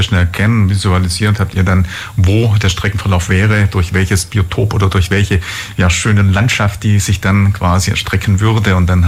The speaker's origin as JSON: {"language": "German", "town": "Ulm", "region": "Baden-Württemberg", "country": "Germany", "tie": "born or raised there", "said": "ich selber bin auch aufgewachsen im Safranberg und da ist nicht weit auch die Bahnstrecke dann von Ulm nach Stuttgart."}